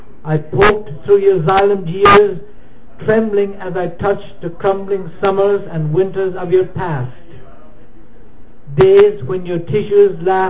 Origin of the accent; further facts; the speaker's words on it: Ireland; now in United States; I'm from Alabama. I'm from Ireland originally.